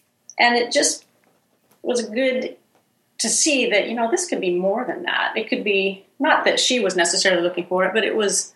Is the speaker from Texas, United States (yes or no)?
no; Idaho, United States; now in Seattle, United States; Well, I grew up in North Idaho, and I live in Seattle